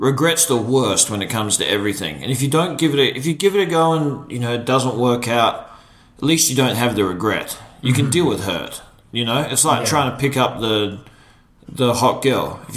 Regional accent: Australia; now in Los Angeles, United States; Like being in Australia, being so far away from Hollywood, America, LA.

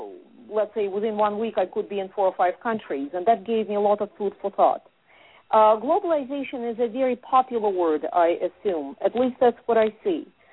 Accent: Russia; English is a second language; moved away as an adult; also born or lived in Ukraine; I was growing up in Russia with three languages simultaneously. Father speaks Ossetian, mother Ukrainian, growing up in Russia. Then went to school in Russia and Ukraine, and got my first education at St. Petersburg University.

